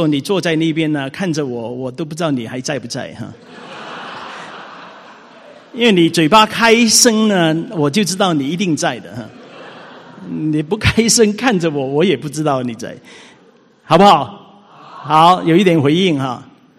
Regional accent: Hong Kong; 那个时候很年轻，我们在香港长大。

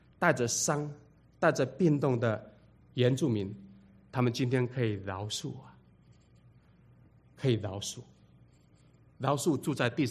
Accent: Taiwan; 以前我们在台湾，我们被称为是山地人、高山族然后呢，还有人叫我们华纳

